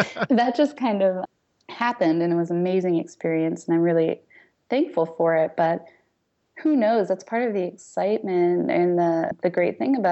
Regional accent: New Jersey, United States; Because I grew up mostly in New Jersey. My mom was a secretary and is now an EMT. I come from a divorced home

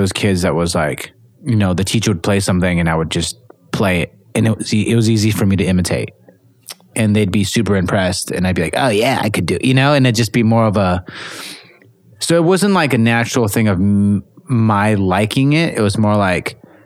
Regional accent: Los Angeles, California, United States; But yeah, growing up in LA, I grew up in East LA, a lot of Mexicans, Hispanics, right? A lot of Asian people. Wasn't the nicest neighborhoods.

